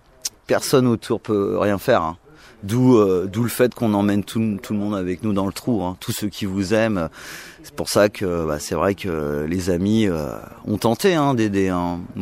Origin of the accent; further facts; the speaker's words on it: Nantes, Pays de la Loire, France; à Nantes, parce que je suis de Nantes.